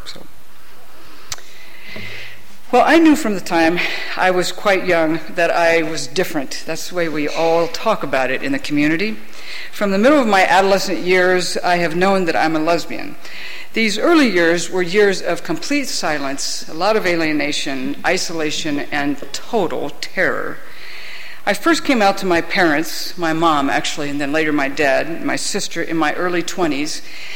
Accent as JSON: {"language": "English", "region": "Ohio", "country": "United States", "tie": "born or raised there", "said": "I grew up in Ohio and know a little bit about this area"}